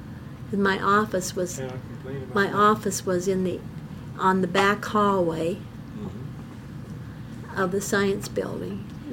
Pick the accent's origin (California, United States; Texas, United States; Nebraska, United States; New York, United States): Nebraska, United States; Cozad; So then I moved to I got a job in my hometown, Cozad, and mm-hmm.